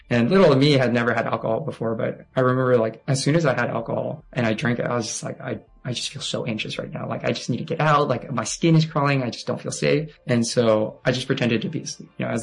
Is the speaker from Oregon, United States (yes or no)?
no; Torrance, California, United States; My family and I, we grew up in Torrance, California. You know, I'm one of 8 kids, so I have 7 siblings, and we just grew up hanging out together, playing tennis together, going outside, camping.